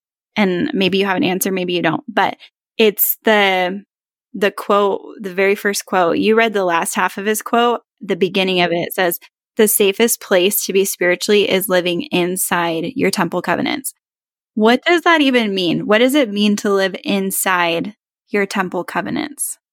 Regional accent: California, United States; now in Texas, United States; I'm from California, so I never experienced, like, a southern storm.

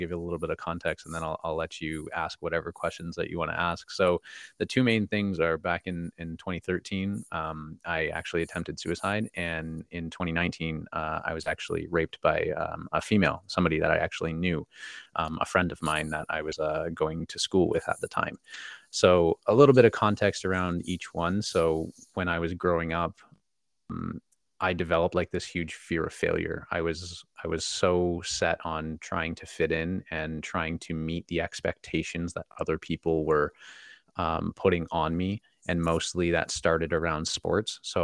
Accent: Tecumseh, Ontario, Canada; I grew up in Tecumseh, Ontario. So for anybody that's in the U.S., that is right across from Detroit, Michigan.

